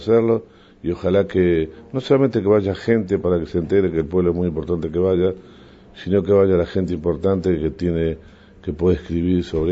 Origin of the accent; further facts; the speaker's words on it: Uruguay; now in Argentina; yo como uruguayo y como lector de libros